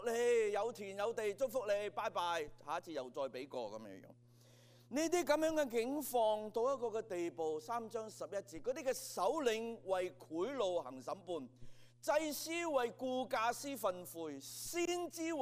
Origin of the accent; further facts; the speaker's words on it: Hong Kong; 我哋香港人成日都讲呢班咁嘅官。